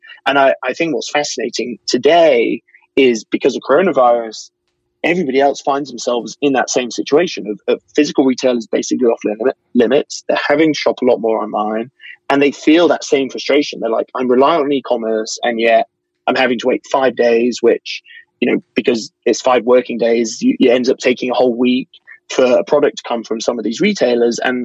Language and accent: English; United Kingdom; And I'm British.